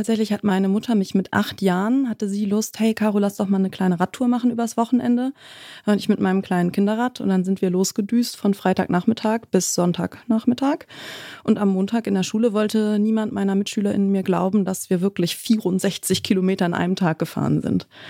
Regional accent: Hamburg, Germany; also ich bin in der Nähe von Hamburg aufgewachsen

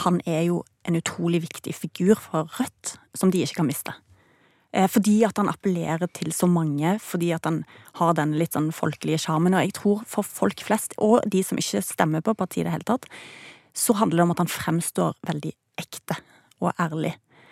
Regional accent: Stavanger, Rogaland, Norway; ungene mine har jo kjøpt min forklaring på at jeg banner så mye, for at jeg er jo fra Stavanger.

